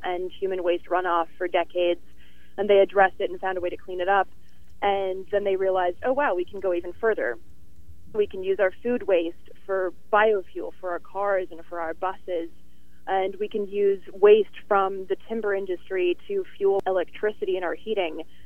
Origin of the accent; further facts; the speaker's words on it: Sweden; I'm half Swedish, so I grew up partially in Sweden